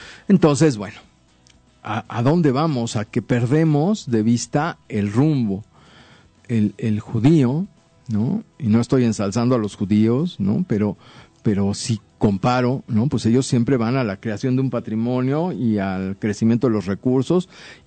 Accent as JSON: {"language": "Spanish", "country": "Mexico", "said": "Yo creo que como mexicanos muchas veces nos pasa eso, ¿no?"}